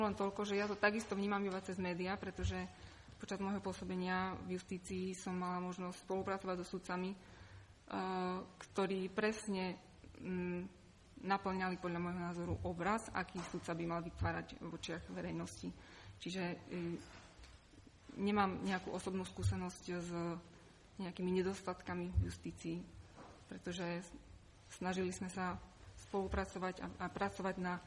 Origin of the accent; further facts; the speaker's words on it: Košice, Košice Region, Slovakia; pochádzam z Košíc.